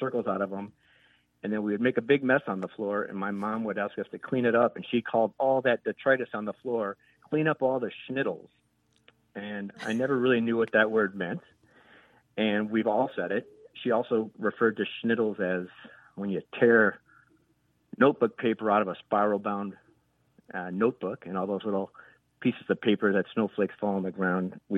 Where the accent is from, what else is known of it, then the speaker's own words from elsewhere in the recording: Illinois, United States; I was born in Chicago, grew up in the suburbs of Chicago.